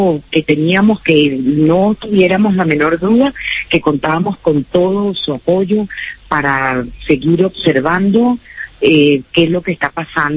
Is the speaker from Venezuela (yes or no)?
yes; Venezuela; la capacidad de decirnos como venezolanos, tú cabes en este país, pero yo también.